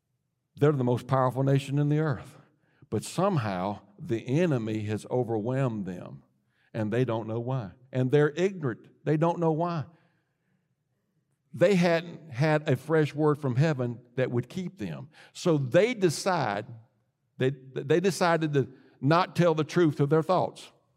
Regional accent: Mississippi, United States; moved away as an adult; when I came from Mississippi here, the mindset that I came from Mississippi

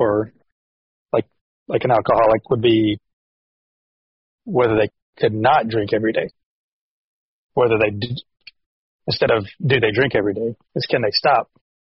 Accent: the South, United States; It was Coke and sweet tea. I'm from the South.

